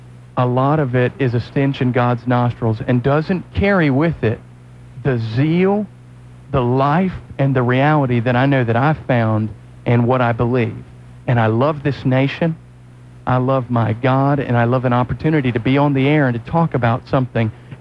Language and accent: English; Southern United States, United States; I heard about Jesus, and I grew up in the Bible Belt, and I put up with all the stand-up, sit-down, and hymn singing